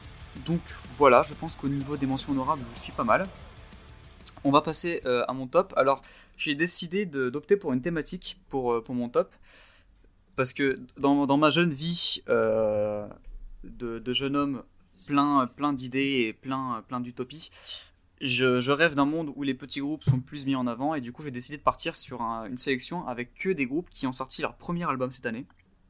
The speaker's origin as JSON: {"language": "French", "town": "Porto", "region": "Porto District", "country": "Portugal", "tie": "born or raised there", "said": "C'est fait par des Portugais qui sont originaires de Porto. Donc en plus de représenter mon bled, ça me permet de parler de musique qui bassonne un peu plus."}